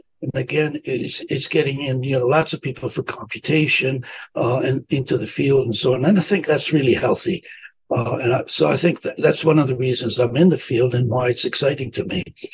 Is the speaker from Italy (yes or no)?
yes; Italy; moved away; I grew up in the streets of Italy during the war. So I was essentially a thief for my first for 5 years, getting my own food by taking it.